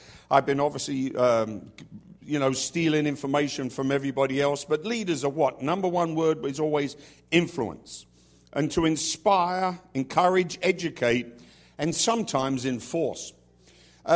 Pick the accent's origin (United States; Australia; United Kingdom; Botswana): United Kingdom; England; And as an Englishman, I always think of people like Sir Winston Churchill.